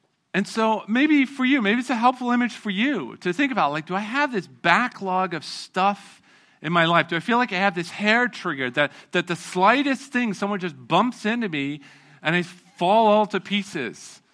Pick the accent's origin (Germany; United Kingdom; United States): United Kingdom; England; I was born and raised in England, British parents